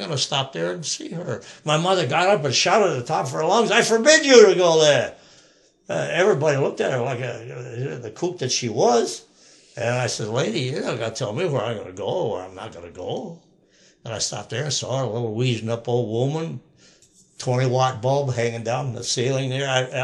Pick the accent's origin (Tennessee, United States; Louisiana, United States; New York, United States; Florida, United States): New York, United States; Binghamton; born there; Well, hell, I was born in Binghamton.